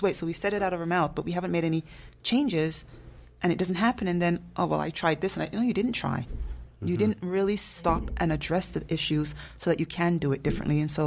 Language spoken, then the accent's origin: English; Canada; I recognize I'm somebody that I'm quite a Canadian person.